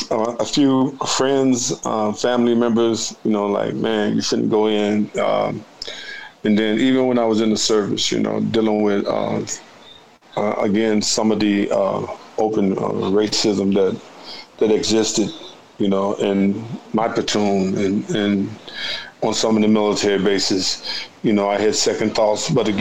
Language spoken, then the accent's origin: English; Chicago, Illinois, United States; born there; I was born here in Chicago and had the opportunity to travel all over the world